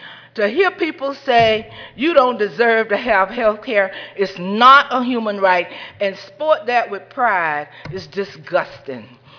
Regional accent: the South, United States; because I grew up in the South where we were taught in black families racial pride.

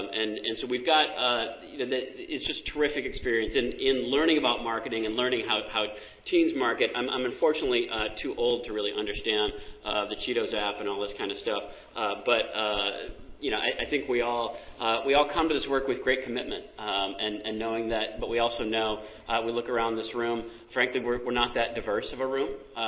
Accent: Wisconsin, United States; it's called Total Distraction, and I'm from Wisconsin, and they've got a game called Floating Cheese.

